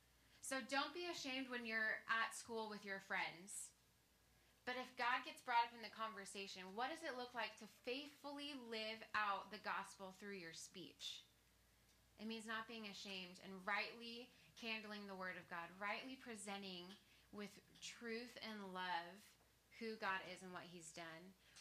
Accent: Arizona, United States; Kelly had dated a friend that I grew up with in Arizona.

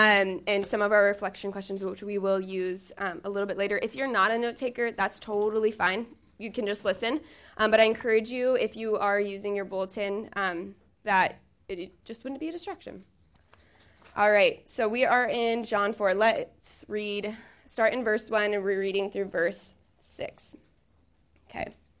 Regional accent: Lancaster, California, United States; kind of like where I grew up in Lancaster, California, which is literally the desert. It's very dry.

